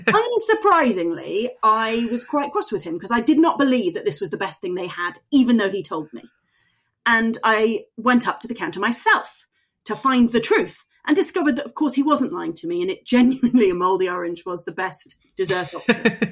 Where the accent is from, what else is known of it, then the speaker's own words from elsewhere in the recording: Builth Wells, Wales, United Kingdom; my hometown of Bilth Wells in rural Wales